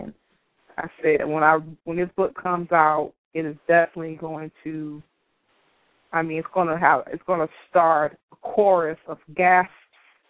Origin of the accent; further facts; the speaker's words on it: Miami, Florida, United States; moved away as an adult; now in Atlanta, United States; I'm originally from South Florida. I was born in Miami, and born and raised in Miami, and I was staying with my folks in Fort Lauderdale, and I relocated to Atlanta last year.